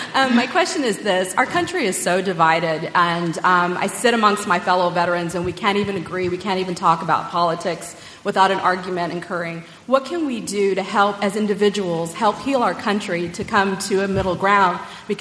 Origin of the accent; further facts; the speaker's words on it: New Mexico, United States; also born or lived in San Antonio; I'm not from Texas. I lived in San Antonio. I'm originally from New Mexico.